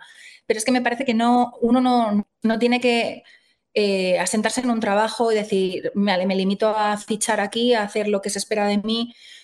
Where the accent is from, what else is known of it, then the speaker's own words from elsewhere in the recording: Valencia, Valencian Community, Spain; moved away as an adult; also born or lived in Madrid; Me fui de Valencia para estudiar un máster en Madrid, que en ese momento no estaba en Valencia, sobre comunicación y arte.